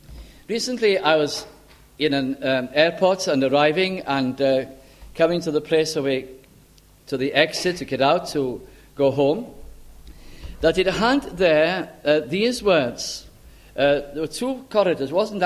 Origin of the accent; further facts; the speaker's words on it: Bolton, North West England, United Kingdom; I was traveling a great part of the night to Lancashire, and I got to my hometown in Bolton and had to get a taxi home because there were no buses.